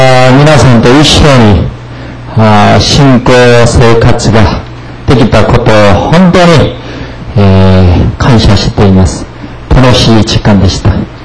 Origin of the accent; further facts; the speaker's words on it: South Korea; Japanese is a second language; now in Japan; 冬のソナパの国韓国から来た、